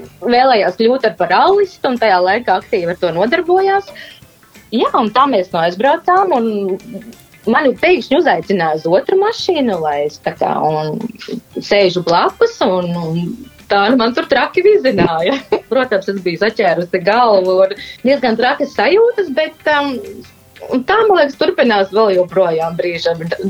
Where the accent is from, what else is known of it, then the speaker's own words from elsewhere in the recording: Jelgava, Zemgale, Latvia; es pati esmu no Jelgavas, bet jā, sākās studiju gadu un es pārcēlos uz Rīgu